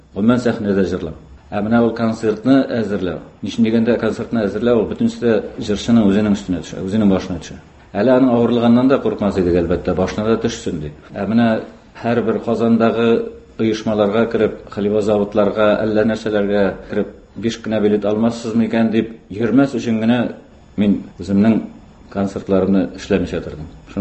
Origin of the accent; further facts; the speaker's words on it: Bashkortostan, Russia; also born or lived in Salavat; мин үзем Башкортстаннан, хәзерге Кыргыз районы, элек ул Кымыртау районы дип атала иде. Туып, 2 яшка хәтле анда яшәп.